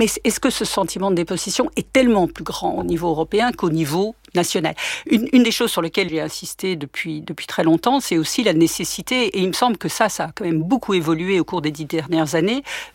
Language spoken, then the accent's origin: French; Belgium; Alors, c'est vrai que moi, je suis belge, hein